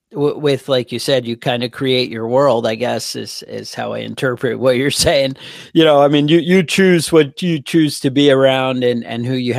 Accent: New York, United States; Yeah, no, I'm from New York, but I don't know, the last about 5 years ago, the taxes got to me and down in North Carolina now.

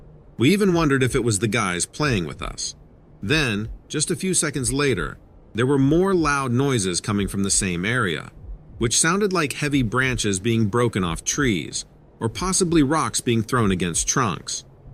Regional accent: Grand Rapids, Michigan, United States; now in Newaygo, United States; I am from Grand Rapids, Michigan originally, but now live near Newaygo, Michigan

